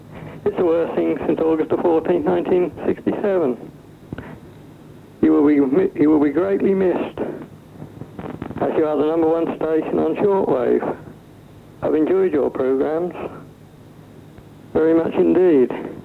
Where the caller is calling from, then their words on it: Isle of Lewis, Scotland, United Kingdom; from the Isle of Lewis, Scotland.